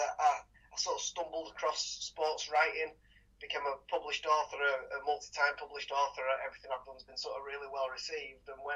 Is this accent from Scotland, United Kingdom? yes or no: no; Huddersfield, Yorkshire and the Humber, United Kingdom; He was from my hometown of Huddersfield